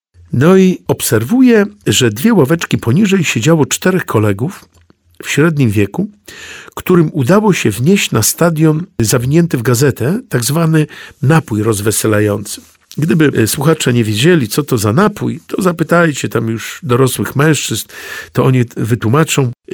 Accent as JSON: {"language": "Polish", "town": "Warsaw", "region": "Masovian Voivodeship", "country": "Poland", "tie": "born or raised there", "said": "Kiedyś, gdy wychowywałem się na warszawskiej Pradze, tak na marginesie dodam, że jestem proboszczem w katedrze w parafii, która jest moją rodzinną parafią. Powróciłem po 32 latach do swojej rodzinnej parafii, kiedy biskup mnie przenosił z Otwocka do Warszawy, do katedry."}